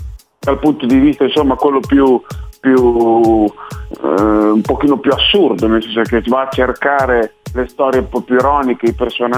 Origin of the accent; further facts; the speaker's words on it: Emilia-Romagna, Italy; una mia carezza alla mia terra che è l'Emilia Romagna, luogo in cui sono nato e cresciuto.